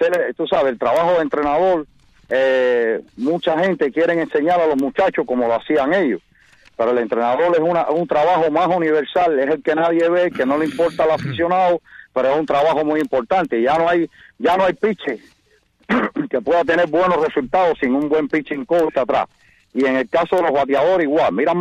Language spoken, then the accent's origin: Spanish; Cuba; now in United States; seguimos siendo cubanos que ya nos hicimos ciudadanos americanos.